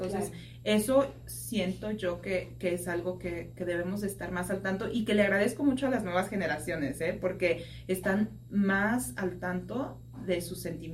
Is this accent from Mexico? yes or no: yes; Mexico City, Mexico; yo soy de la Ciudad de México, centro y sur. La familia de mi mamá está en el sur de México.